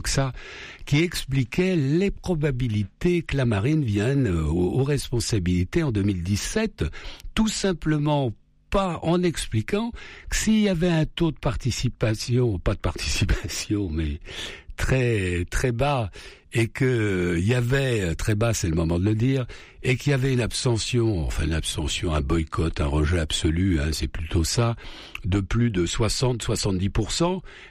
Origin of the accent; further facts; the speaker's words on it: France; Nous sommes français, nous